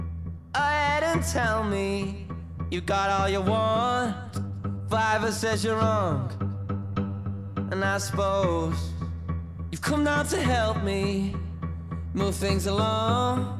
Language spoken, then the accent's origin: Italian; Parma, Emilia-Romagna, Italy; E io ho detto, no, siamo di Parma.